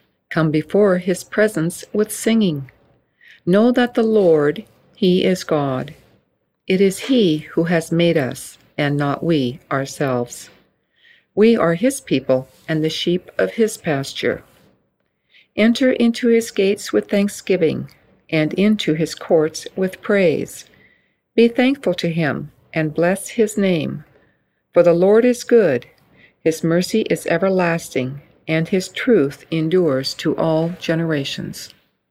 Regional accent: Alpine, California, United States; I'm from Alpine, California

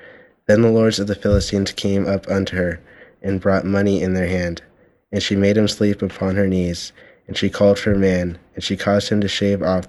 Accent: San Diego, California, United States; from San Diego, California, and today's daily reading will be from Psalm 127

